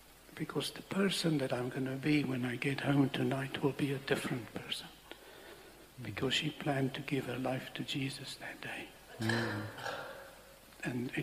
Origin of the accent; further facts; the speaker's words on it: South West England, United Kingdom; I'm from Somerset.